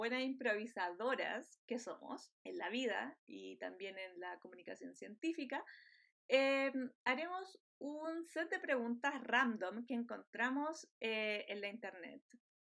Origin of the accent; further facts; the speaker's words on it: Valparaíso, Chile; born there; Como Javiera Rey, también soy oriunda de la quinta región. Nací en Valparaíso, específicamente en Playa Ancha. Después, por cosas de la vida, me tocó viajar mucho y cambiarme de casa mucho